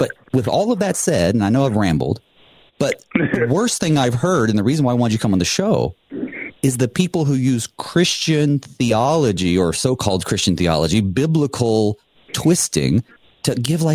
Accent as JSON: {"language": "English", "region": "North Carolina", "country": "United States", "tie": "born or raised there", "said": "Now, I grew up in the South, also in Western North Carolina."}